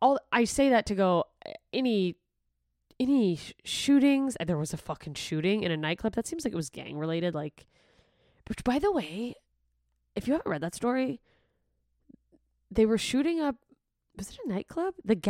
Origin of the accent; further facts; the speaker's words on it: Gulf Coast, United States; moved away; also born or lived in Alaska; I grew up on the Gulf Coast until I moved to Alaska. I was an hour away from New Orleans.